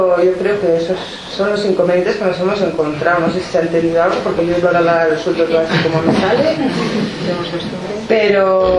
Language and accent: Spanish; El Espinar, Castile and León, Spain; now in Pamplona, Spain; las dos somos de Espinar, aunque nuestros padres vinieron a vivir a Espinar, tanto los suyos como los míos no son de aquí, pero han venido, ¿no? Y para mí, o sea, yo he vivido 20 años en Pamplona y cuando fui a tener un hijo dije, a Espinal